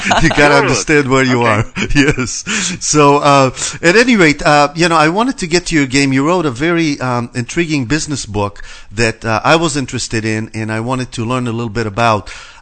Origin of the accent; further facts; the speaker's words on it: Israel; I'm from Israel, absolutely.